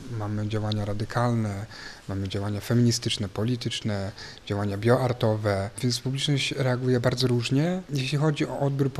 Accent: Szczecin, West Pomeranian Voivodeship, Poland; jestem artystą performerem. Przyjechałem ze Szczecina.

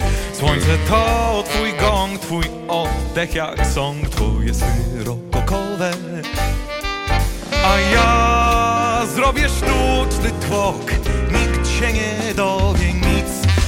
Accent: Warsaw, Masovian Voivodeship, Poland; przyjechałem z Warszawy

